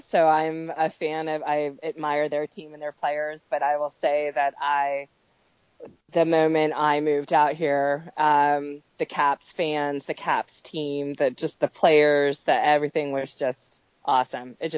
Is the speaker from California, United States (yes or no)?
yes; California, United States; now in Virginia, United States; Well, I am a Northern California girl. And so I moved from California to the Northern Virginia area in 2004.